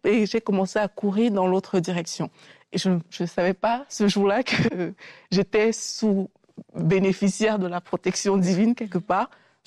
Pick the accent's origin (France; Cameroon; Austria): Cameroon; Je vous raconte souvent cette histoire où j'étais chez moi au Cameroun.